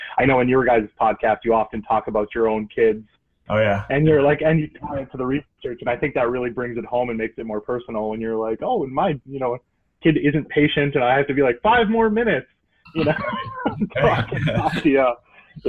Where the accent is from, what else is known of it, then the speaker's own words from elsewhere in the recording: Michigan, United States; And so my background is I grew up in Michigan, and if you know anything about Michigan, it's an economically devastated place.